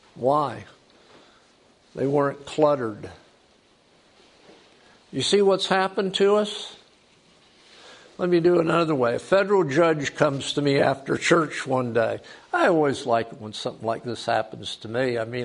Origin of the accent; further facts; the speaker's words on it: Florida, United States; When I grew up in South Florida as a child, preschool, I lived in a little house that was next door to my mother's parents' house.